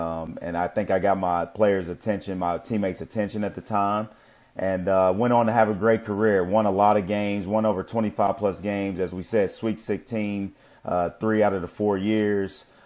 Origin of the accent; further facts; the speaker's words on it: Beckley, West Virginia, United States; So hour away from my hometown in Beckley, West Virginia, where I grew up.